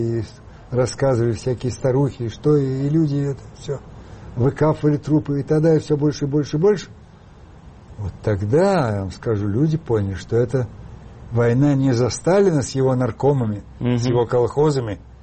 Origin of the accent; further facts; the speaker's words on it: Moscow, Russia; я вообще никуда из Москвы не выезжал.